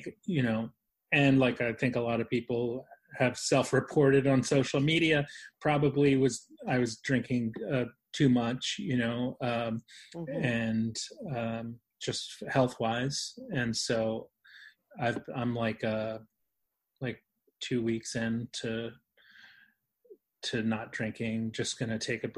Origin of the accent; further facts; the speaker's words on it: New York, United States; because like as a New Yorker, we all used to walk all the time.